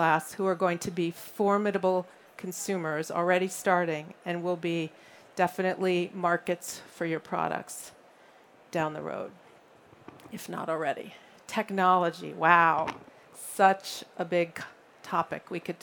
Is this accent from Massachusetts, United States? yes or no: no; New York, United States; In the US, where I'm from, in case you couldn't tell, I'm from New York, so I talk fast